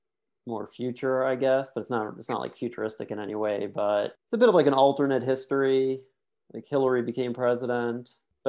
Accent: Chicago, Illinois, United States; I grew up in Chicago. My family's pretty, you know, long time Chicago family.

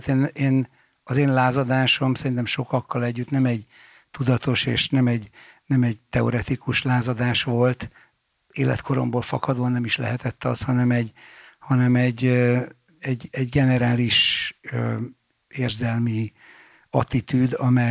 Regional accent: Budapest, Hungary; ez különösen a 12. kerületben, ahol én felnőttem

